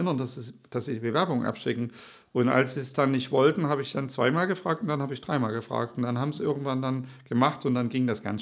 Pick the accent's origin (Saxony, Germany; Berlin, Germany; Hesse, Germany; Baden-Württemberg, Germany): Saxony, Germany; Schwarzenberg; also born or lived in Dresden; Ich bin ja auch von Haus aus aus dem Erzgebirge, bin in Schwarzenberg im Erzgebirge aufgewachsen. Das empfinde ich auch als meine Heimat und durch Zufall in Dresden geboren. Das hing aber damit zusammen, dass mein Vater in Olbernhau Kantor war.